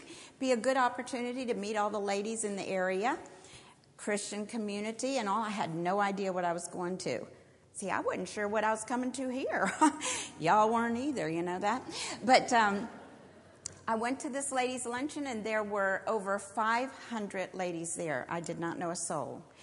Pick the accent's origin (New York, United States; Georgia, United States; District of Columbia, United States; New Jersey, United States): District of Columbia, United States; Washington; accent: southern; me I have a southern accent, but I have a hard time hearing it because I don't hear it at all. But I was raised in Washington, D.C.